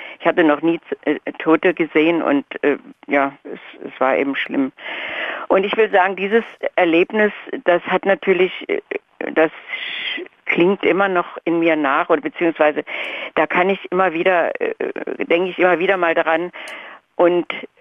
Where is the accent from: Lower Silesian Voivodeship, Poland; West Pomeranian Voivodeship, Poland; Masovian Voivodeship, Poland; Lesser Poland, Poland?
Lower Silesian Voivodeship, Poland; Wrocław; moved away; Wir waren als Flüchtlinge, ich komme aus Schlesien, aus Breslau, mit meiner Mutter und meinen Geschwistern in Altenberg gelandet, im Erzgebirge.